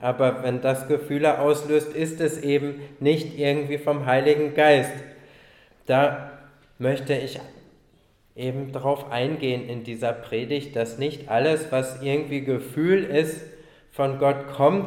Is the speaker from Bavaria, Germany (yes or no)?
no; Leverkusen, North Rhine-Westphalia, Germany; born there; letztes Jahr, da war ja meine Geburtsstadt Leverkusen mal in der Bundesliga deutscher Meister.